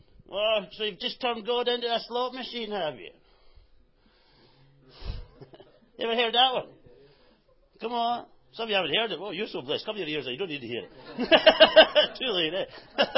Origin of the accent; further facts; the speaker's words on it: Scotland, United Kingdom; I can say it because I'm Scottish.